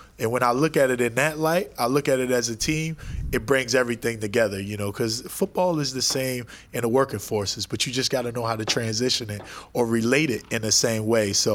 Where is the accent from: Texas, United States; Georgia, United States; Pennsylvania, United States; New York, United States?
Pennsylvania, United States; Philadelphia; But growing up in Philly, I've always known how to work hard, or I've always known how to hustle